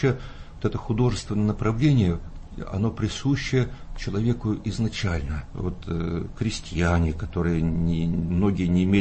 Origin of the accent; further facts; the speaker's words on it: Siberia, Russia; born there; also born or lived in Volga / Moscow / Saint Petersburg / Vyatka; телом я родился в Сибири, потом душой я родился на Волге, потом духом я рождался и через Москву, и через Питер, и потом шлифовался, и в Вятке